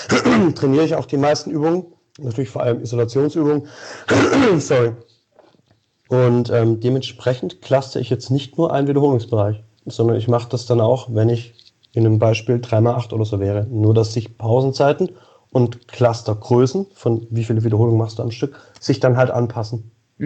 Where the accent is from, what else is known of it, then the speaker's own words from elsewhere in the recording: Xanten, North Rhine-Westphalia, Germany; Xanten, Nordrhein-Westfalen, Niederrhein.